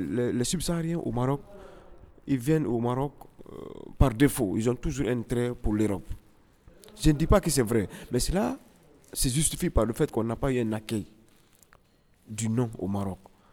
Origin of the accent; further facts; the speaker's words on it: Guinea; now in Morocco; Je viens de la Guinée-Conakry. Actuellement, je suis coordinateur du Conseil des migrants subsahariens au Maroc.